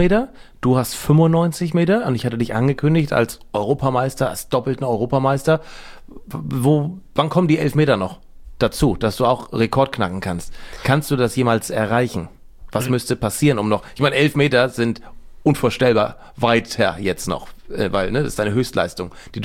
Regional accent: Schleswig-Holstein, Germany; ich komme aus Nordfriesland und da wird ja auch geboselt.

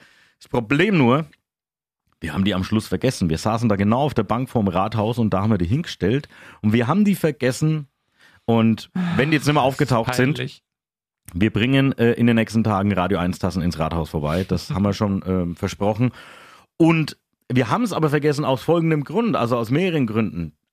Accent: Kronach, Bavaria, Germany; born there; Selbst ich als gebürtiger Kronacher, ich war zwar schon mal hier in einem Keller

